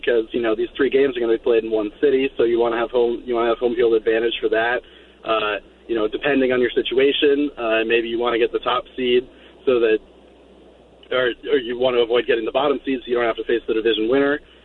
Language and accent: English; Seattle, Washington, United States; I was growing up in Seattle at the time and going to school in Arizona.